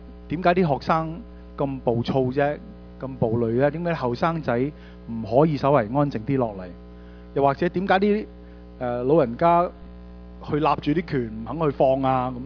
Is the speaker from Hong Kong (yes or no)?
no; Canada; 所以我哋加拿大人面對一個問題